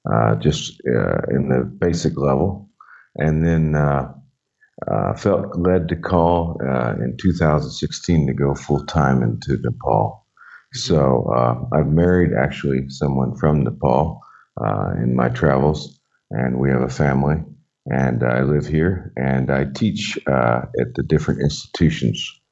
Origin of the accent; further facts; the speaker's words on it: Illinois, United States; U.S., the Midwest, Southern Illinois area, so yeah.